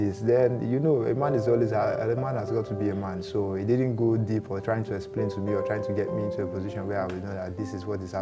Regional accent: Warri, Delta, Nigeria; also born or lived in Ajangbali; So when I was like 8 years old, then I relocated to Warri. So most of my adulthood was in Warri.

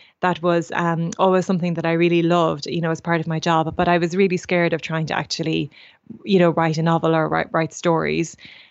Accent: Portlaoise, Leinster, Ireland; Yeah, I grew up in Portlaoise

